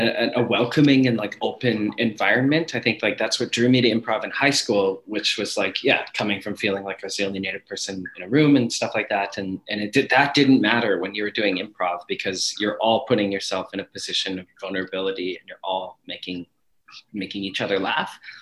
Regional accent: Edmonton, Alberta, Canada; growing up in Edmonton and growing up off reserve and like growing up like in communities that are mostly white

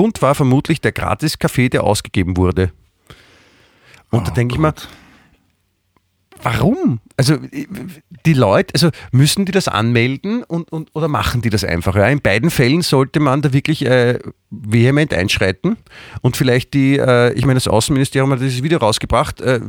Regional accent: Vienna, Austria; letztendlich sind wir beide Wiener

